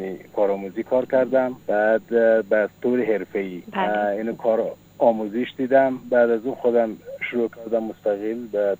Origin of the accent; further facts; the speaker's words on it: Ghazni, Afghanistan; من که از بچگی در افغانستان با آهنگرا و زرگرا سرکار داشتم، مثلا هم در همسایگی من بودم، از اون زمان علاقه پیدا کردم به باروی با آهن و فلزات. به طوری از زمانی که مهاجر شدیم اومدیم ایران،